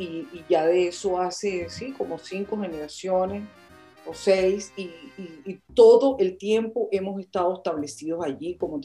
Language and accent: Spanish; Zulia, Venezuela; accent: Zulia; en mi acento, que no sea del Zulia, que no sea de Perijá. Entonces, no, yo no estoy lejos del Zulia.